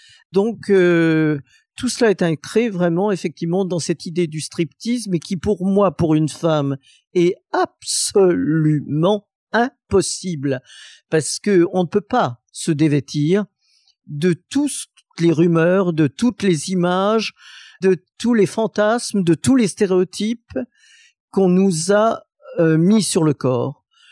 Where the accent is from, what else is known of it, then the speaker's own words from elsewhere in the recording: Saint-Étienne, Auvergne-Rhône-Alpes, France; une à Saint-Étienne, ma ville natale